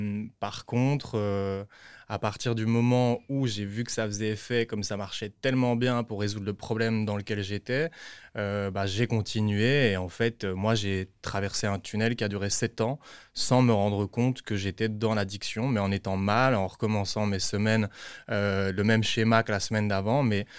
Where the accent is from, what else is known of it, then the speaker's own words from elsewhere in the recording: Liège, Wallonia, Belgium; now in Brussels, Belgium; Je suis liégeois, Liège, mais je vis à Bruxelles pour l'instant.